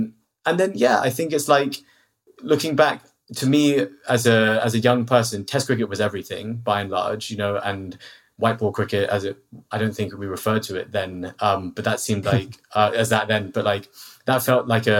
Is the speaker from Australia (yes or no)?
no; London, United Kingdom; as a Londoner, born and raised in London, taking the tube to and from school